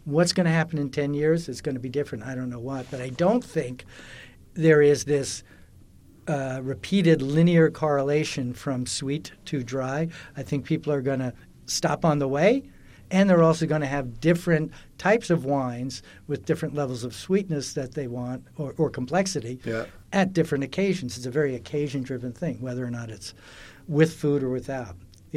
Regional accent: United States; But we're Americans. We grew up on Coca-Cola.

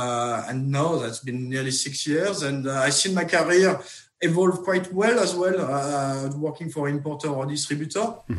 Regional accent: France; English is a second language; moved away as an adult; now in United Kingdom; I arrived in UK in 2003. I'm from France, you can tell by my accent, I guess.

